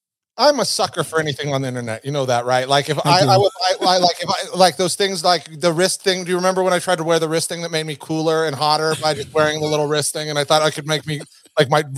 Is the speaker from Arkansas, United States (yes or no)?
no; Reno, Nevada, United States; Now, I'm a gambling man. I'm from Reno. I'm a casino guy.